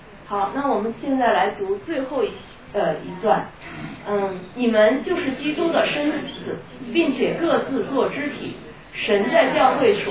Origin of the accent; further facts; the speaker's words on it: China; 或者说我们中国人爱吃